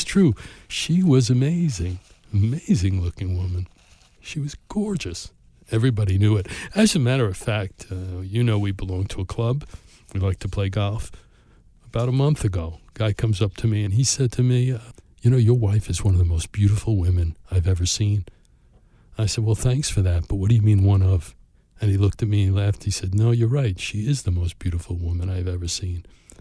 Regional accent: Brooklyn, New York, United States; Right in the beginning, I grew up in Brooklyn.

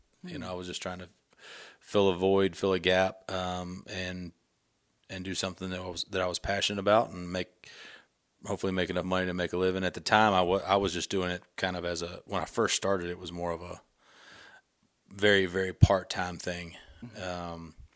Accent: United States; now in Sandpoint, United States; I came from Virginia, West Virginia. I always wanted to be out west.

